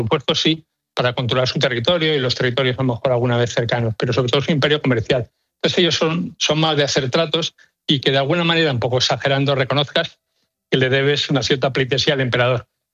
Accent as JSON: {"language": "Spanish", "country": "Spain", "said": "nosotros, los españoles, porque los españoles somos también un poco los mediterráneos, ¿no? Yo diría del sur de Europa."}